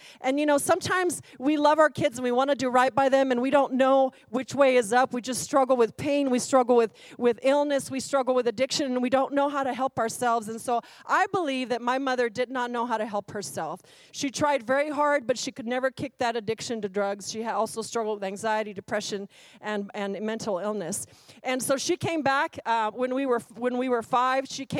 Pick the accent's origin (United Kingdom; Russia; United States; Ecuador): United States; Austin, Texas; So I grew up in Austin, Texas from the age 10 on, back when it was the hood and you couldn't even walk your dog in East Austin.